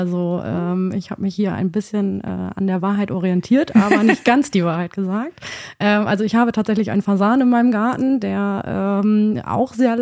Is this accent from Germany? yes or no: yes; Bremerhaven, Bremen, Germany; Ich bin über Umwege hierher gelangt. Ich komme nämlich eigentlich aus Bremerhaven.